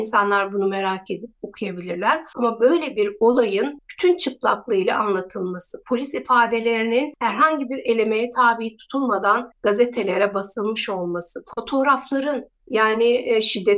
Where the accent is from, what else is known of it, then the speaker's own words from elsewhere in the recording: Eskişehir, Turkey; Yani ben de Eskişehirliyim. Dizi Sivrisar'da çekiliyor. İşte Eskişehir'in hani Orta Anadolu'nun diyelim şivesi, mekanları, o yüzden çok da tanıdık geliyor. Köyümüze gitmiş gibi oluyoruz.